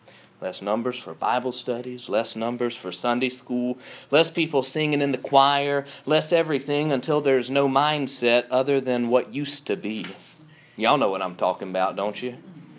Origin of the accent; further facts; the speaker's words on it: United States; I mean, I know I'm an American, but...